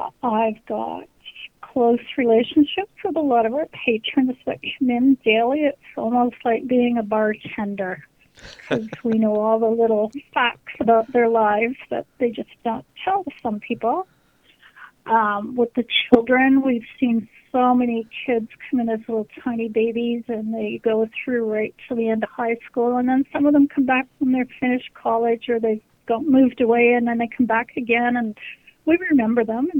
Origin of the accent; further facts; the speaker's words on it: London, Ontario, Canada; Well, I grew up in London, and we had a beautiful old library, London, Ontario.